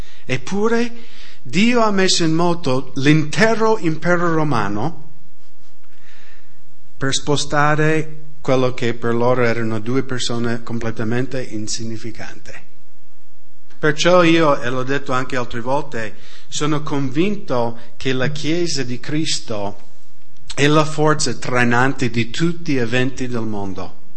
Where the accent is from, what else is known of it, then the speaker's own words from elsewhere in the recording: United States; Italian is a second language; io vengo dall'America